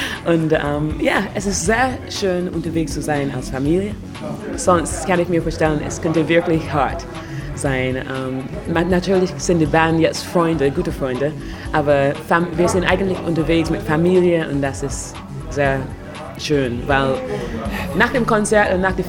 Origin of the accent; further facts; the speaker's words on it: Barbados; German is a second language; moved away as an adult; also born or lived in London, United Kingdom; Ich bin in London geboren, aufgewachsen in Barbados, in der Karibik, kleine Insel, und dann zurück nach London gegangen, um zu studieren.